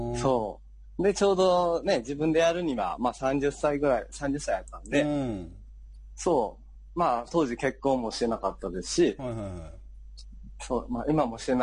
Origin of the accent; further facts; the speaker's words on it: Osaka, Japan; now in China; 出身は大阪なんですけど、はいはい、で、今中国に住んでまして、はい、でも何年かな、もう丸14年経って次15年目なんですけど。